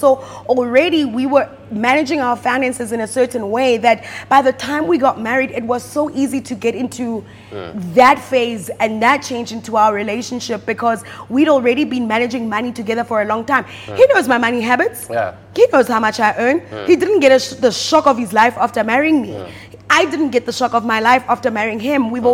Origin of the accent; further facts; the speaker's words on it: South Africa; growing up in the South African landscape